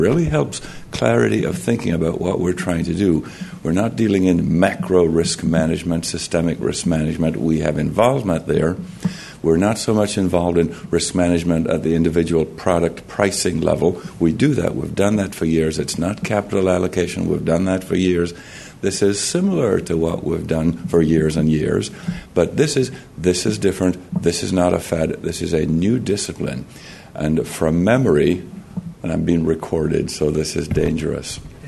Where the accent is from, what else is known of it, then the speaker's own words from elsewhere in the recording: Jamaica; if you think I have a slight accent, it's because I am from Jamaica.